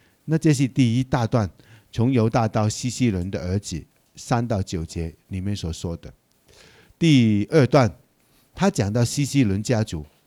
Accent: Hong Kong; now in Taichung, Taiwan; 让我爸爸去到香港，然后去到香港，我在香港出生，又有机会我读到一个学校，那个学校是基督教的学校，又有机会在那边就成长，然后一步一步，哎，就也来到台湾读书，

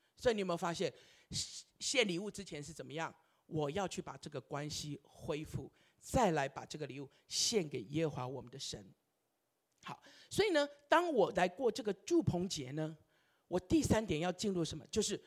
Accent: Keelung, Taiwan; 像我也是啊，我是基隆人。

